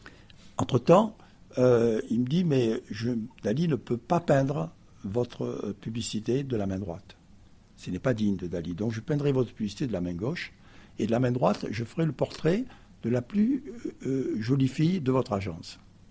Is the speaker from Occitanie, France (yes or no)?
yes; Perpignan, Occitanie, France; comme étant fils du pays, comme vous, je suis de Perpignan